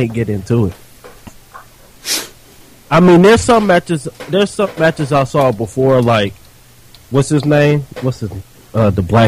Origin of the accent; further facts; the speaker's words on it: United States; And I'd rather watch WWE because I'm from America, and that's why I grew up on watching WWE, WCW, NWA.